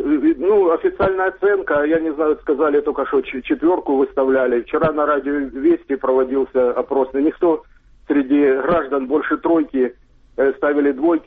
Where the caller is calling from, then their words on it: Dnipro, Dnipropetrovsk Oblast, Ukraine; Дніпропетровськ.